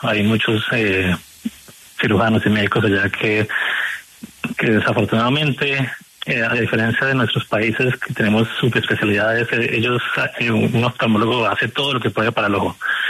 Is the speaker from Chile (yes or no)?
no; Chicago, Illinois, United States; la mía, que soy de Chicago.